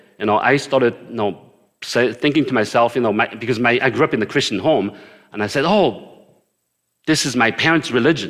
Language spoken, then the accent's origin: English; France; also born or lived in Hong Kong; You know, I'm not British, but I grew up in France. I was born in Hong Kong.